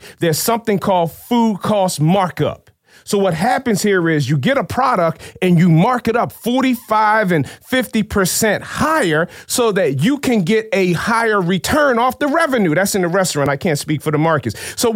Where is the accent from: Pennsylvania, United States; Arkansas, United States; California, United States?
Pennsylvania, United States; Chester; I grew up in Chester. I grew up in Chester, PA, Delaware County